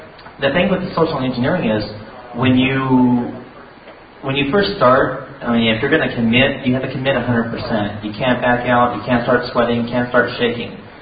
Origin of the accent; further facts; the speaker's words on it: California, United States; I'm actually from California. My first trip out here to New York.